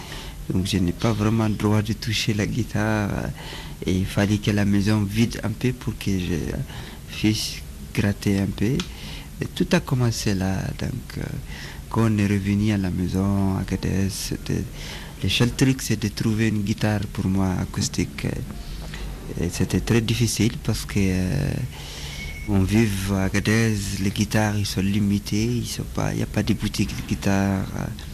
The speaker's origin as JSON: {"language": "French", "region": "Agadez", "country": "Niger", "said": "je viens du nord d'Agadez, du Niger"}